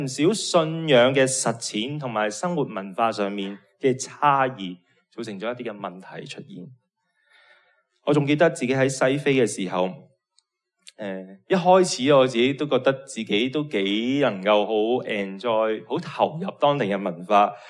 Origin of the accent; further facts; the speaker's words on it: Hong Kong; 我谂下会唔会系佢哋可能相对地比我哋香港人英文差少少啦？